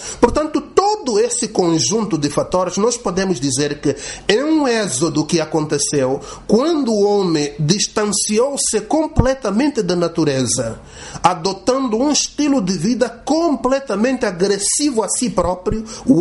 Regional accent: Angola; nascemos em Angola

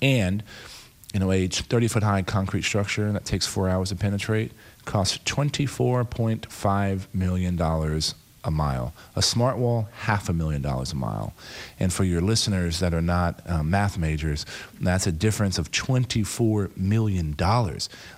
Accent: San Antonio, Texas, United States; when NAFTA was signed in my hometown of San Antonio

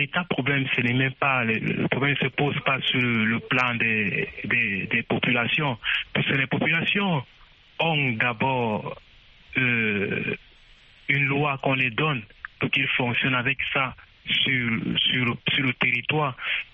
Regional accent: Cameroon; comme ici chez nous au Cameroun, les saisons de pluie ont commencé.

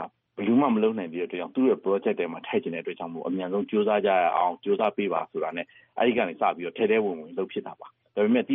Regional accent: Ayeyarwady Region, Myanmar; ကျွန်တော်ကအရာဝတီတိုင်းဒီပဋိမျိုးမှာမွေးတာဆိုတော့ဒီအရာဝတီမြို့ဝကျွန်းပေါ်မှာငငယ်တဲ့ကလည်းအချိန်ကြီးသွားလာနေထိုင်ခဲ့တာ

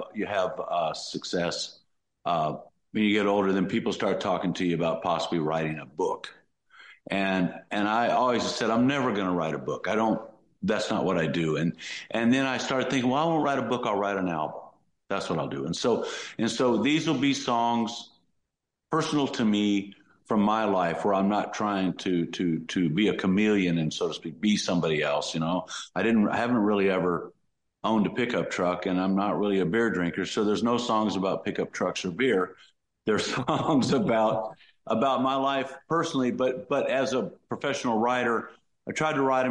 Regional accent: Los Angeles, California, United States; now in Nashville, United States; growing up in Los Angeles, obviously, for me, you know, I'm a baby boomer

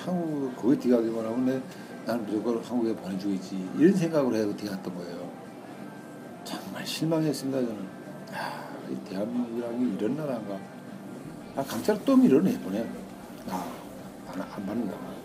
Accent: North Korea; now in China; 내 고향의 이름을 따서. 그래서 우리 탈북자들이 나 우리 북경 와서

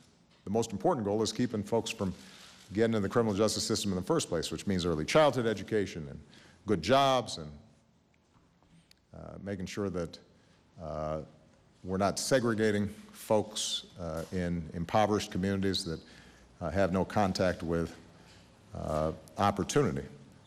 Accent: Chicago, Illinois, United States; including my hometown of Chicago and in Baltimore.

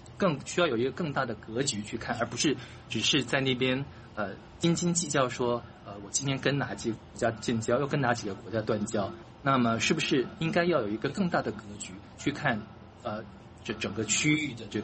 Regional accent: Taiwan; accent: Taiwanese; 我这个台腔太重了这样子，我现在在台湾，我是台湾人好吗？

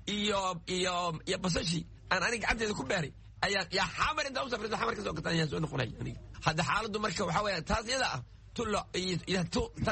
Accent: Luuq, Gedo, Somalia; now in Kenya; waxaan halkeenay luuq meeji keliya ah aan ku barbaaray inaan kula qaaday luuq baan joogay

